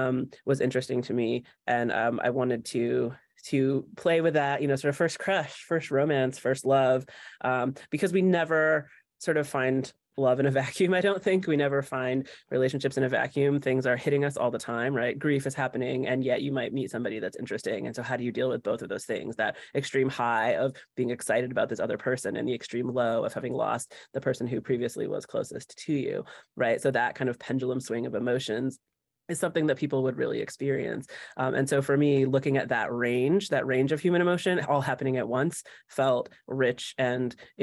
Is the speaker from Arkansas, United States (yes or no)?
no; Indiana, United States; from the community that I grew up in Indiana.